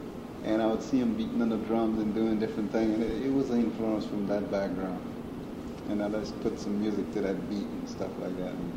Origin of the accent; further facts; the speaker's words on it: Bellevue, Louisiana, United States; born there; Okay, I was born in Bellevue, Louisiana in 1937.